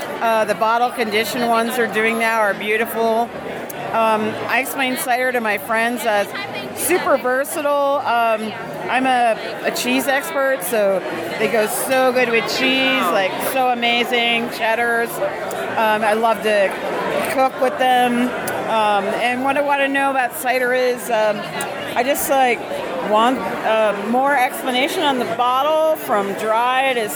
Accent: Brooklyn, New York, United States; I'm from Brooklyn.

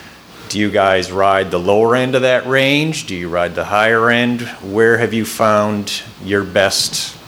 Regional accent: New Hampshire, United States; I'm from New Hampshire.

